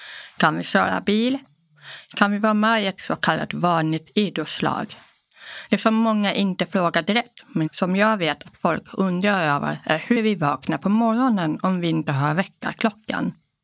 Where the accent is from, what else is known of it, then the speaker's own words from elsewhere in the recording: Sweden; first language Polish; Så jag växte upp i Sverige med polska som hemspråk och svensk teckenspråk parallellt med skriven svenska och tal i skolan.